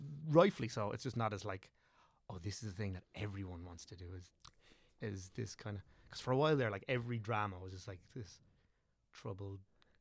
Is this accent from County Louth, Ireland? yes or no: no; Rathdrum, County Wicklow, Ireland; South East Wicklow, so like Rathdrum was where I grew up, and like went to school, primary school in Avoca and secondary school in Arklow